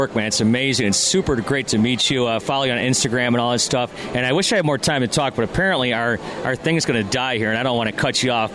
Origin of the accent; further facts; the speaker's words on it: Buffalo, New York, United States; Yeah, I grew up in outside of Buffalo, and of course, you know, the home